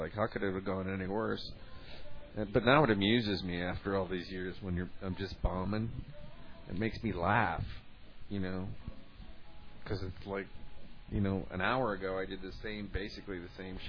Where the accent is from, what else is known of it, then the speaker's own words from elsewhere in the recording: Midwest, United States; You know, I'm from the Midwest, so I'm not putting anybody down, but they don't really mingle with other races.